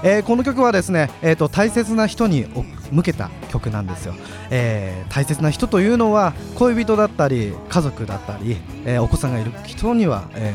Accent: Akita, Japan; 僕秋田人なんですけども、やっぱり秋田大好きなので、秋田弁を皆さんに覚えてもらおうと思っているわけですよ。

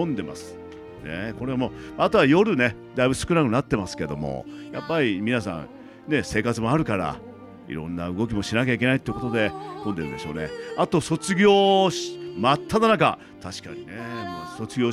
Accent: Kochi, Japan; 僕は高知県出身なんで

